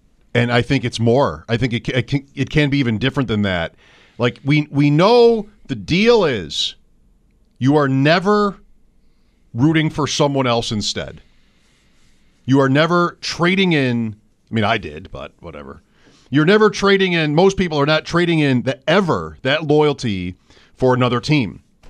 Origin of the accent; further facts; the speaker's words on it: Houston, Texas, United States; Like, this is my childhood. It's my favorite team. Right. I'm from Houston.